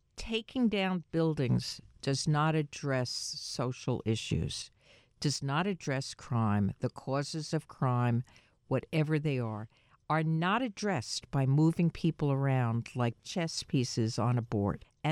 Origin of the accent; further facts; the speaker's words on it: New York, United States; As somebody who was born and raised in New York and has been a New York booster for my already long life